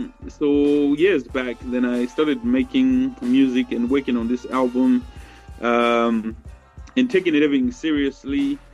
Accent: Zimbabwe; because I grew up in Zimbabwe growing up, you know, so even way back

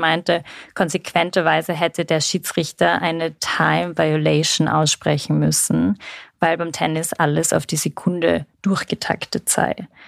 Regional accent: Salzburg, Austria; Für mich ist das ja als Salzburgerin gar nichts Neues

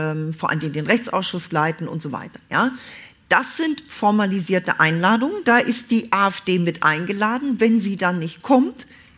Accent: Northern Germany, Germany; sage ich jetzt mal als Norddeutsche

